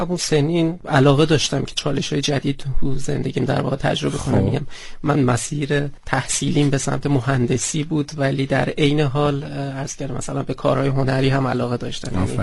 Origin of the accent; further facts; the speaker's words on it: Urmia, West Azerbaijan, Iran; first language Azerbaijani; متولد سال 1374، آذری زبان، متولد شهر ارومیه هستم.